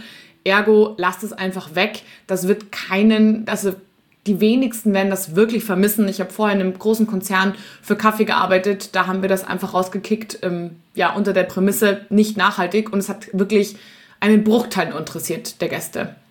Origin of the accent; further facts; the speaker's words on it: Munich, Bavaria, Germany; in meiner Heimatstadt München gibt es das Sendlinger Augustiner.